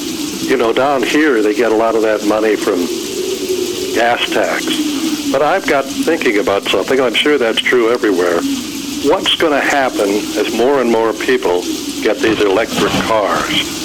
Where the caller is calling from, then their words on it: Austin, Texas, United States; I'm calling in from Austin, Texas.